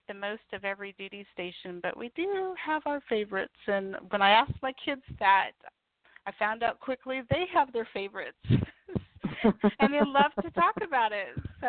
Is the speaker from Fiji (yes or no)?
no; Kansas, United States; now in Hawaii, United States; It feels a little isolating here, but I'm from Kansas originally